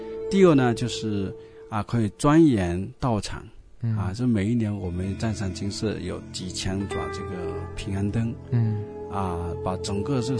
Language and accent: Chinese; Chaozhou, Guangdong, China; 所以我们潮州人有一句话。